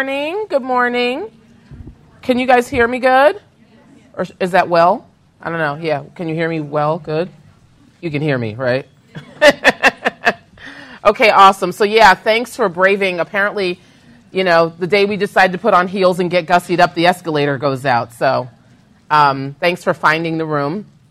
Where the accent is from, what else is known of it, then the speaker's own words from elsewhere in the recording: New York, United States; I get to wear open-toed shoes, and I'm from New York. It's freezing there now.